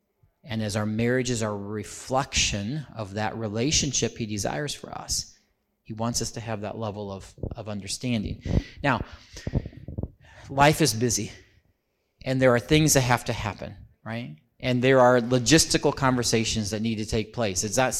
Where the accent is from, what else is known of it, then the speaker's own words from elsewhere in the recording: Gridley, Illinois, United States; I was from Gridley, Illinois.